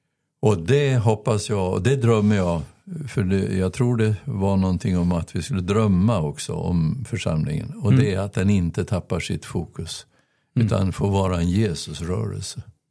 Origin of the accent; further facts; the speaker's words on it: Köping, Västmanland County, Sweden; also born or lived in Torsby / Örbyhus; född i Torsby och värmländska föräldrar, så jag är värmlänning egentligen. Men sen hade vi en period i Uppland, i Örbyhus, och sedan Köping. Och där är hela min ungdomstid från 12 år och uppåt i Köping.